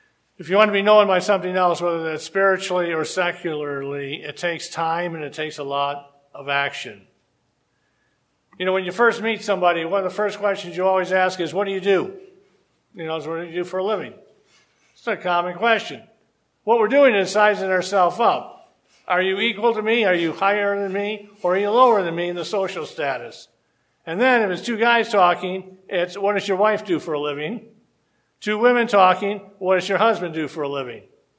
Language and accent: English; Detroit, Michigan, United States; See, that's luckily growing up in Detroit. I could get in trouble.